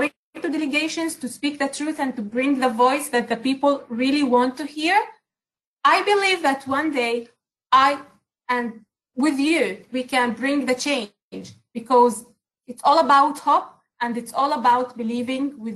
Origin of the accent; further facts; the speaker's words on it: Israel; They give me more motivation to be strong enough in order to speak the truth about my country, Israel.